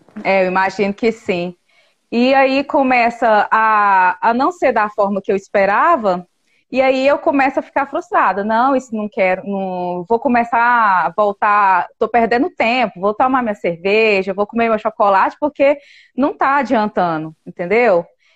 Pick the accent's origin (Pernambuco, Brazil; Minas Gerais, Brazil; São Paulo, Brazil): Minas Gerais, Brazil; Sim, eu sou de Minas.